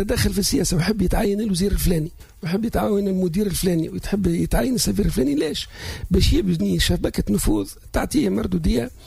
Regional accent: North West, Tunisia; أنا ولد الشمال الغربي

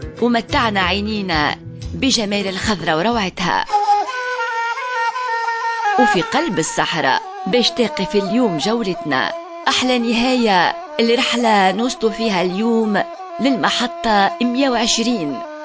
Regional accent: Tunisia; بلادنا تونس العزيزة فسيفساء رايعة، جغرافية الغالية تحفة ربانية

